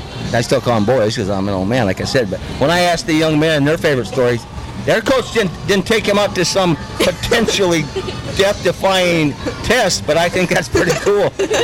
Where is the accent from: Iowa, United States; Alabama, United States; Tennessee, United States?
Iowa, United States; Des Moines; I'm a pizza snob, even though I'm from Des Moines, Iowa.